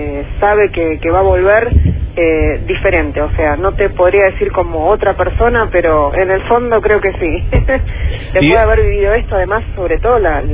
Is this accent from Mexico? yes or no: no; San Fernando, Buenos Aires Province, Argentina; now in Buenos Aires, Argentina; Yo soy de San Fernando, o sea, la mayor parte de mi vida viví en San Fernando, pero bueno, ahora vivo en Núñez, en Capital.